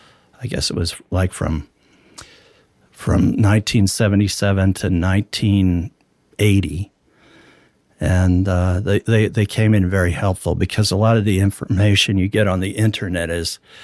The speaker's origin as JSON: {"language": "English", "town": "Pittsburgh", "region": "Pennsylvania", "country": "United States", "tie": "born or raised there", "also_born_or_lived": "Kentucky", "said": "Well, I'm originally from Kentucky, but during my formative years, we moved to Pittsburgh, Pennsylvania, which is where my father was from."}